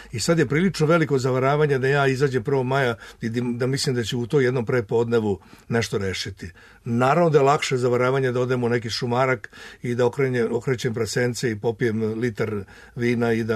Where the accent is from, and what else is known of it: Serbia